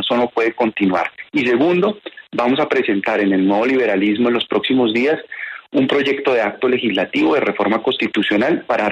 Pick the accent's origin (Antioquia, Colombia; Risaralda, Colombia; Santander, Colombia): Santander, Colombia; Esa canción me recuerda a mi padre, me recuerda a mi tierra de Santander y es una canción homenaje a nuestros campesinos.